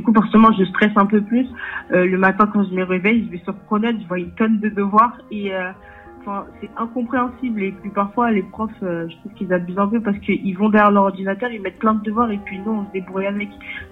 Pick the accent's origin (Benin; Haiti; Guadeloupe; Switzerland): Haiti; now in France; j'ai 17 ans, je viens d'Haïti, je suis venue en France après le tremblement de terre.